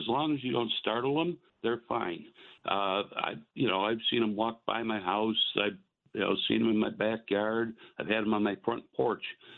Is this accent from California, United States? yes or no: no; New York, United States; Well, I grew up in Western New York, and we had the Gambinos and the Magadinos were big here.